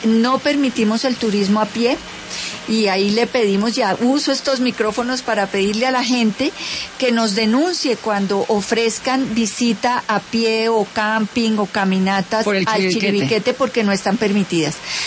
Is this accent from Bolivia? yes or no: no; Colombia